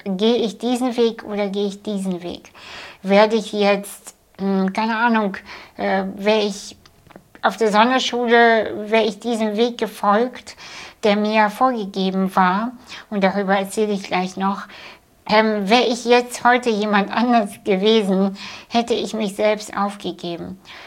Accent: Kazakhstan; ich bin in Kasachstan geboren, vor 37 Jahren. Und ich in einem Dorf, was nicht mal auf Google Maps zu finden ist. Es ist wirklich ein Dorf hinter dem Dorf, hinter dem Dorf, hinter dem Dorf.

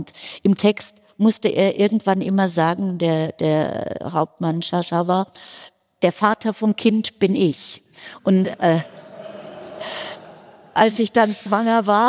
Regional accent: Frankfurt, Hesse, Germany; die kommt aus Frankfurt, die Göttin der Jagd. Ich konnte meinen Dialekt plötzlich wieder einbringen

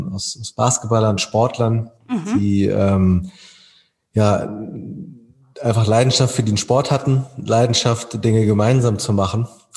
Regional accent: Wedel, Schleswig-Holstein, Germany; Ich komme selber aus Wedel.

